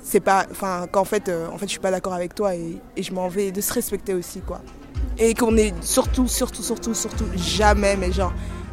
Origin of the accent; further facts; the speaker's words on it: Brussels, Belgium; je suis bruxellois, j'habite à Bruxelles du coup